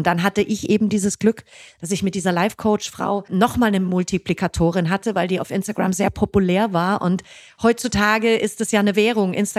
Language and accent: German; Fürstenfeldbruck, Bavaria, Germany; in München bei Fürstenfeldbruck, also in meiner alten Heimat